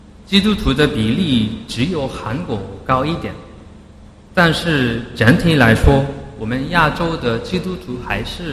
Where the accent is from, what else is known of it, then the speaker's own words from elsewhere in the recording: Japan; Chinese is a second language; 邀请我这一个从日本过来的牧师。可能大家都是第一次听日本的牧师的讲道，日本牧师的讲道。